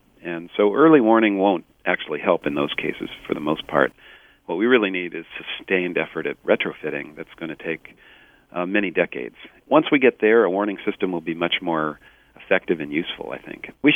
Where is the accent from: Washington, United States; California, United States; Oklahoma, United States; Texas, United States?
California, United States; Palo Alto; I grew up in Palo Alto, actually